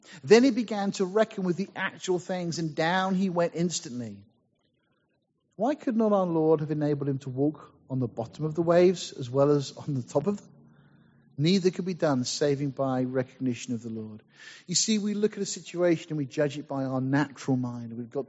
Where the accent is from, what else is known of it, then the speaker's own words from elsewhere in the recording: United Kingdom; being British, of course, we didn't bother taking any raincoats or anything